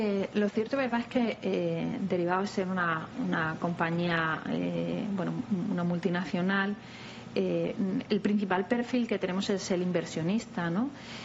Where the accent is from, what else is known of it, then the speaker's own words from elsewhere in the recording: Spain; Yo vengo de una zona de España en la que también se nos encasilla por el sol y playa